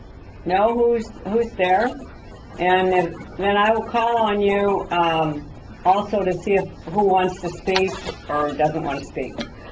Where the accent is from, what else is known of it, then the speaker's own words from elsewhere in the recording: Quad Cities, Iowa, United States; I'm from the Quad Cities, and I'm the chair of the Regional Commission.